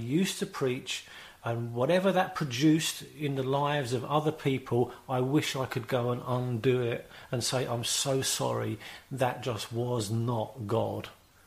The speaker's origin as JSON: {"language": "English", "region": "London", "country": "United Kingdom", "said": "I'm a European. Not only am I European, I'm English. Not only am I English, but I'm a Londoner."}